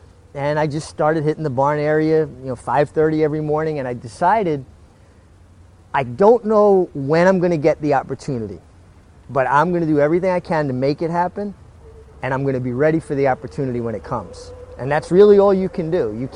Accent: Brooklyn, New York, United States; I grew up in Brooklyn, about 12 miles from Aqueduct.

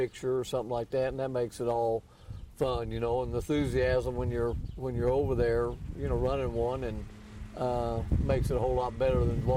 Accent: Lexington, Kentucky, United States; Well, my family wasn't involved in it at all, but we were from, you know, I grew up in Lexington, Kentucky.

